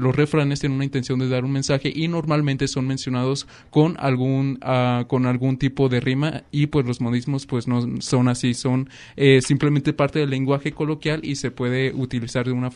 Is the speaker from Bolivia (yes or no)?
no; Celaya, Guanajuato, Mexico; now in Lagos de Moreno, Mexico; Yo tampoco soy de aquí de Lagos de Moreno, yo soy proveniente del estado de Jalisco, en la zona de Celaya, entre Querétaro